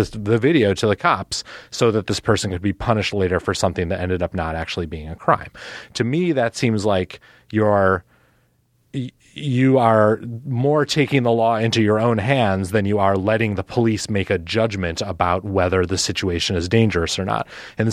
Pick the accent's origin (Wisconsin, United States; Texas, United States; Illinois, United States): Wisconsin, United States; Milwaukee; Even though I'm from Milwaukee, I prefer... like a cocktail